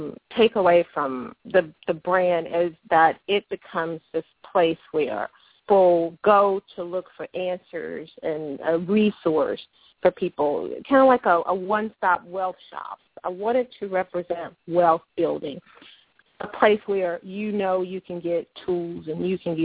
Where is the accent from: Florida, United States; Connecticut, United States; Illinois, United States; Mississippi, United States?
Mississippi, United States; Yeah, in Mississippi, of all places. I learned so much from my family.